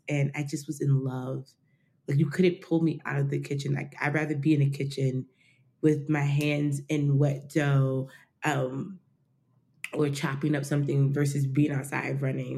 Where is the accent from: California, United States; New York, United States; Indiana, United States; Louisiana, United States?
New York, United States; Poughkeepsie; also born or lived in New Jersey; I grew up upstate New York. So I grew up, I'm born and raised in Poughkeepsie, New York. And then I moved to New Jersey. So I became a Jersey girl for a little bit.